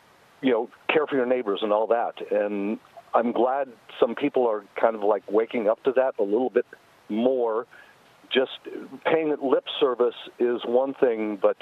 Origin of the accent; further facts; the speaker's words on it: Illinois, United States; Yeah, I grew up outside of Chicago, and the neighborhood I lived in was what you could consider affluent.